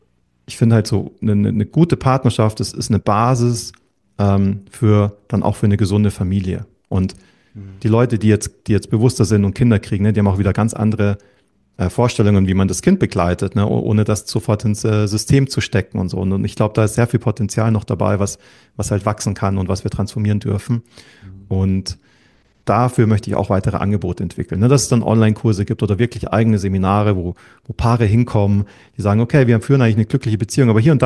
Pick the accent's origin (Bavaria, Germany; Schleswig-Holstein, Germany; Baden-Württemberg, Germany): Bavaria, Germany; moved away as an adult; now in Switzerland; Ja, ich bin Mitte 2016 in die Schweiz gekommen. Genau, ich bin Deutscher, aufgewachsen in der Nähe von München, ein bisschen südlich.